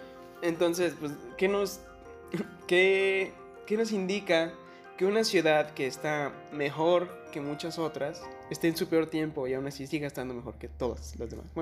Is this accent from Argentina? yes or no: no; Mexico; Me da pena decir que soy mexicano por todos los estereotipos que existen, no por ser mexicano.